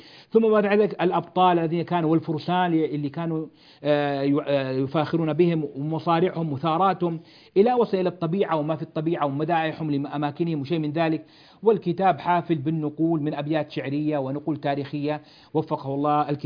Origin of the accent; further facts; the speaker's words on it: Jeddah, Makkah Province, Saudi Arabia; في جامعة الملك عبد العزيز عندنا بجدة